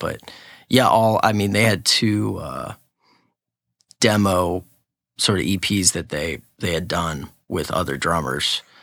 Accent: Indiana, Pennsylvania, United States; also born or lived in Lompoc, California / Ohio; Originally, I was born in Lompoc, California. Moved to Ohio. My dad was getting his master's and then quickly made our way back to Indiana, Pennsylvania.

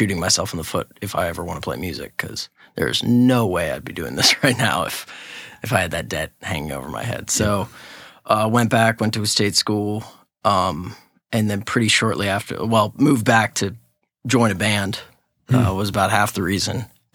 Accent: Indiana, Pennsylvania, United States; also born or lived in Lompoc, California / Ohio; Originally, I was born in Lompoc, California. Moved to Ohio. My dad was getting his master's and then quickly made our way back to Indiana, Pennsylvania.

